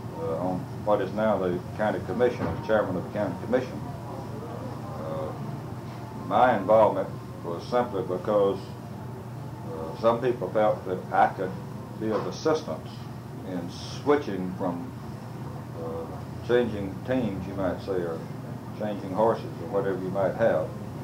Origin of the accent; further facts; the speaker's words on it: Alabama, United States; Well, I grew up down in South Alabama, along the Florida-Alabama line. My father was a tenant farmer, and 1929, I finished high school in May and came up to Montgomery.